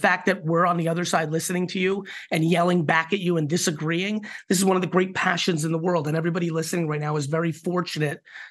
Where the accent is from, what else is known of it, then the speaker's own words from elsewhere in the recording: Queens, New York, United States; also born or lived in Soviet Union / New Jersey; the Soviet Union. I came to America, you know, and it was a very, you know, humble beginning. And growing up in Queens and then New Jersey